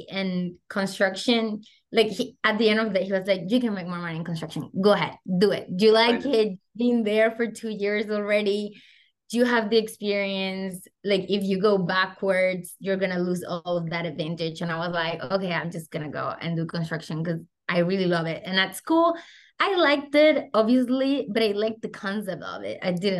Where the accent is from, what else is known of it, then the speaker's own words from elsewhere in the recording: Venezuela; first language Spanish; English is a second language; I'm from Venezuela, my first language is Spanish, that helped tons on the job site.